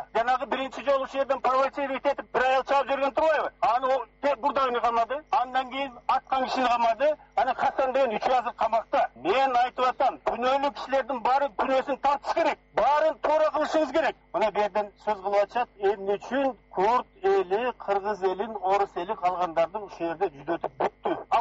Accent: Petrovka, Chuy Region, Kyrgyzstan; бейде толу, бейде өскөнбүз.

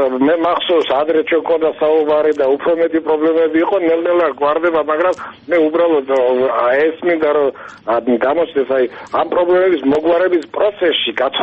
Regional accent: Ochamchire, Abkhazia, Georgia; ახლა ჩემს ნამდვილ მშობლიურ ქალაქში ოჩამჩირეში

